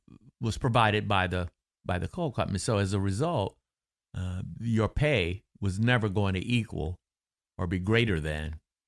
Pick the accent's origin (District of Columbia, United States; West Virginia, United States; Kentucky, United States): West Virginia, United States; Affinity; born there; I was born in Affinity, West Virginia, which is a coal camp. My father was a coal miner, and I was born in a one-room coal mining kind of shack.